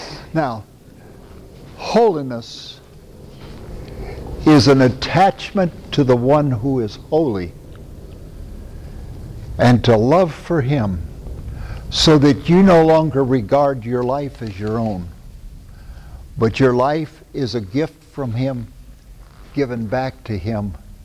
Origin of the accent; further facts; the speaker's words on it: Iowa, United States; I'm from Iowa.